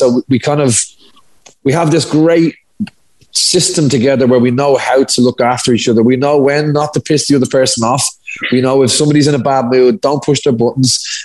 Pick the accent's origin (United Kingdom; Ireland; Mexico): Ireland; Dublin, Leinster; we're both from Dublin.